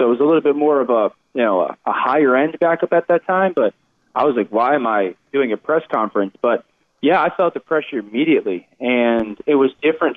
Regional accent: Shelton, Connecticut, United States; You know, I'm from Shelton, Connecticut.

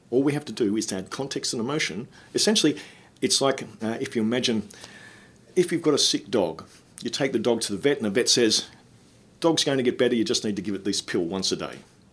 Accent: Hobart, Tasmania, Australia; he met Mary, who's from my hometown of Hobart.

